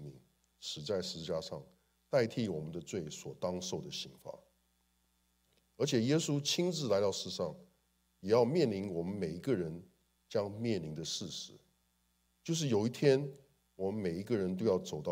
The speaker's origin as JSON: {"language": "Chinese", "country": "China", "said": "你知道我们中国人很多时候会讲究一个好死，有个好死。"}